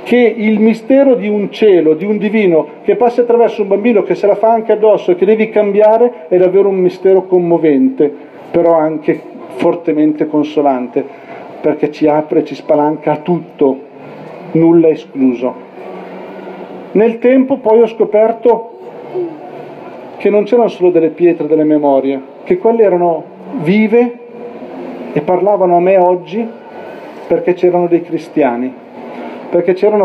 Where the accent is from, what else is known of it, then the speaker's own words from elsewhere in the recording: Milan, Lombardy, Italy; vengo da Milano